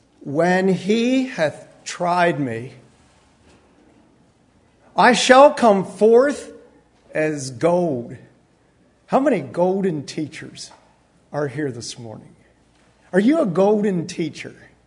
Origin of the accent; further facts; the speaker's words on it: Bedford, Pennsylvania, United States; I'm from Bedford, Pennsylvania. And I am enjoying Oregon for the first time.